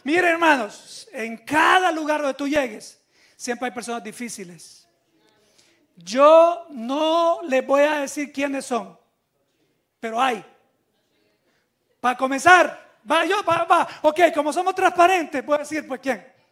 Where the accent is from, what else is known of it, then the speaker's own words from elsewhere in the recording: Volcán, San Salvador, El Salvador; born there; como por desde Volcán de San Salvador, que fue donde yo nací